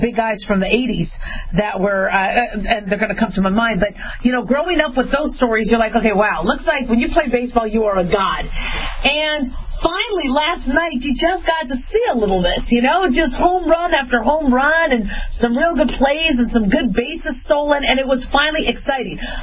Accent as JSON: {"language": "English", "town": "Phoenix", "region": "Arizona", "country": "United States", "tie": "born or raised there", "also_born_or_lived": "Las Vegas, Nevada / Los Angeles, California", "said": "You know, I grew up in Phoenix. I grew up in Vegas. I was born in L.A."}